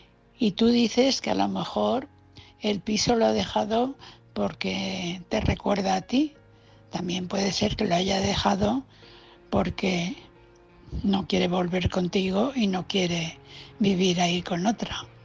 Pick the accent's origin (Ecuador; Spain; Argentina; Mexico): Spain; Valencia, Valencian Community; de Valencia.